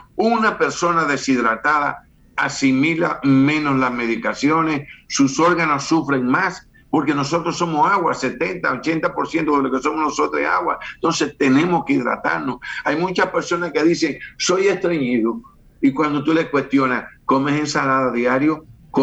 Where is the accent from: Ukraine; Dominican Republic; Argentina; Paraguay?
Dominican Republic; No hay, somos República Dominicana.